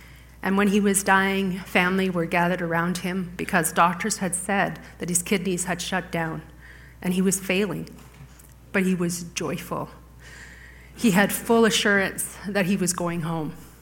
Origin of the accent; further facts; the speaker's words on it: Constance Lake, Ontario, Canada; sending a team to my hometown every year for over 15 years to minister primarily to children of Constance Lake.